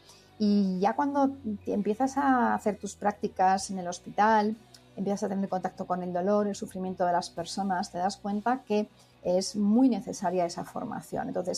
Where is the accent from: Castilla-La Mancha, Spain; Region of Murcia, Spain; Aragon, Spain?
Aragon, Spain; Zaragoza; Yo soy de Zaragoza, estudié en la Facultad de Medicina de Zaragoza